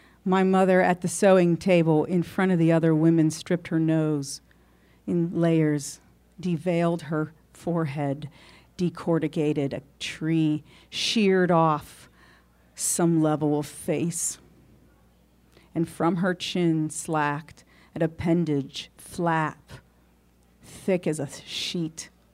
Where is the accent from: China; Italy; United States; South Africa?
Italy; I come from Italy, in a village that I'm from.